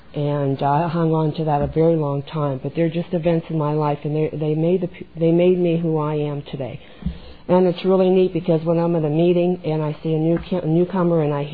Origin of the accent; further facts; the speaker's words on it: Brookfield, Ohio, United States; I'm from Brookfield, Ohio.